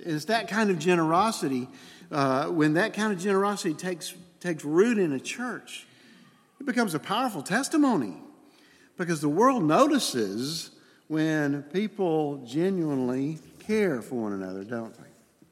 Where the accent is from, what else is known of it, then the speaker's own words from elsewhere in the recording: Alabama, United States; now in Letcher County, United States; When we first moved to Eastern Kentucky from Alabama, we would meet people, and they would ask, so where are you from? And the very first few times I would say, well, we're originally from Alabama, but we live over at Calvary Campus in Letcher County.